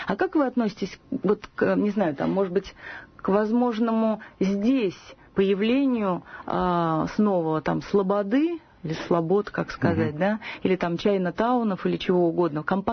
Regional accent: Saint Petersburg, Russia; now in Moscow, Russia; Кстати, и Москва, и Петербург, конечно, где, откуда я родом, там до сих пор сохранили улицы, названия эти.

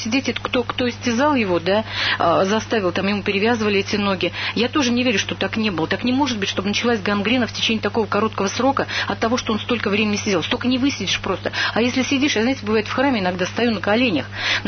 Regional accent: Saratov Oblast, Russia; Я из Саратовской области.

